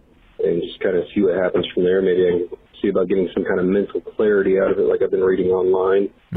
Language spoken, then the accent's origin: English; Kansas City, Missouri, United States; I'm from Kansas City, Missouri.